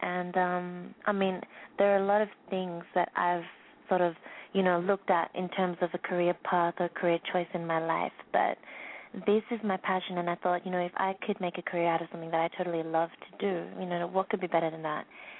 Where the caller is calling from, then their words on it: Sydney, New South Wales, Australia; I'm calling from Sydney in Australia